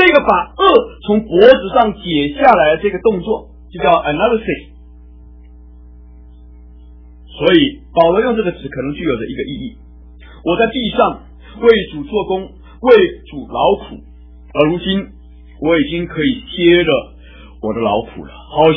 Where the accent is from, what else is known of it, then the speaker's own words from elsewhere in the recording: China; 并不是因为像我们中国人所说的我们忌讳死亡，我们避免去谈到死亡。